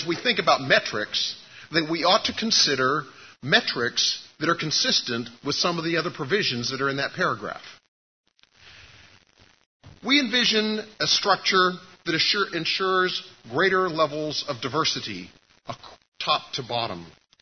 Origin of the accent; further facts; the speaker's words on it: Pennsylvania, United States; I'm from Western Pennsylvania, and I'm here on behalf of the Methodist Federation for Social Action.